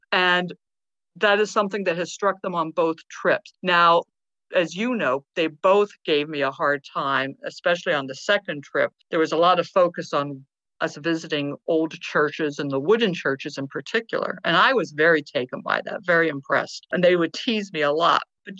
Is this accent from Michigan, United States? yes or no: no; Pittsburgh, Pennsylvania, United States; now in California, United States; I grew up in Pittsburgh, went to Penn State, and met and married my husband.